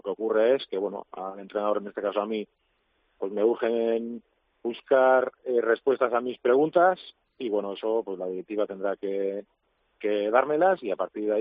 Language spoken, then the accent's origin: Spanish; Basque Country, Spain; yo en el 2016 dejé de remar en la trainera de Urdaibai, de mi pueblo, y aquello pintaba muy mal.